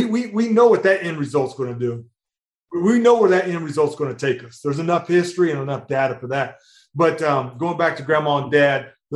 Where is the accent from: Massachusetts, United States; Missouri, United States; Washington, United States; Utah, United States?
Missouri, United States; But growing up in Missouri, there's a lot of farms. So you've got a lot of farmers, a lot of cattle. We grew up fishing in the ponds, right?